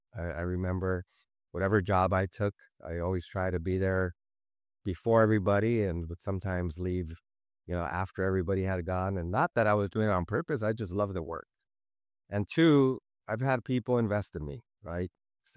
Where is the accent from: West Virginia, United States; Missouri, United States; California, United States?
California, United States; Los Angeles; Boyle Heights means a lot to me. Boyle Heights, for those that don't know, is the easternmost neighborhood of Los Angeles, just east of the LA River.